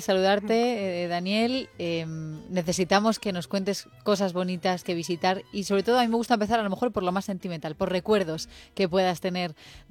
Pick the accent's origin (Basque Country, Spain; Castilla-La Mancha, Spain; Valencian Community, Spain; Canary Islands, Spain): Castilla-La Mancha, Spain; En mi pueblo, en Castilla-La Mancha, por ejemplo, ha desaparecido